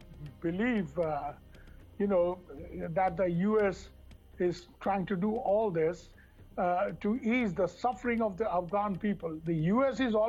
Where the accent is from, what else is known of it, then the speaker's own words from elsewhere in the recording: India; from India